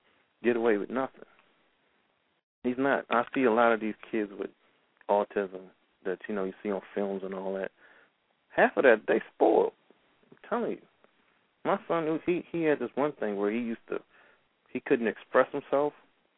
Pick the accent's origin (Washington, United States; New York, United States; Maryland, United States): Maryland, United States; Suitland; growing up in Suitland, Maryland, I had a friend named Rod.